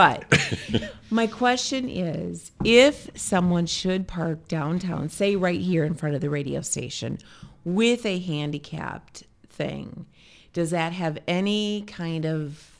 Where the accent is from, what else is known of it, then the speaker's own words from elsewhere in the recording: Decorah, Iowa, United States; and I'm talking from Decorah, I'm from Decorah originally